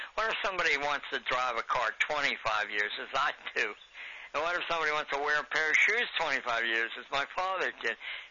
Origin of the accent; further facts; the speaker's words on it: Pennsylvania, United States; I'm from Pennsylvania, and I've known a number of Amish people, quite intelligent.